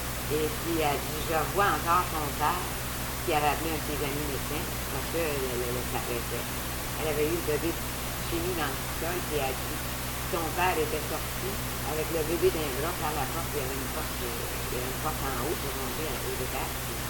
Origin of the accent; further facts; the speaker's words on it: Canada; moi, je suis une Canadienne